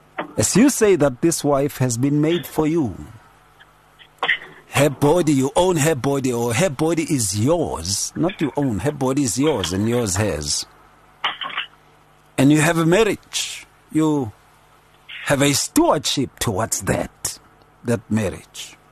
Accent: Atteridgeville, Gauteng, South Africa; I come from Attridgeville.

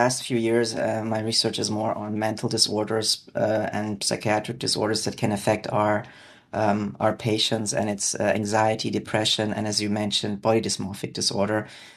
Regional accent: Karlsruhe, Baden-Württemberg, Germany; English is a second language; I was born and raised in a town in Germany called Karlsruhe. I studied in Heidelberg, which is not far away.

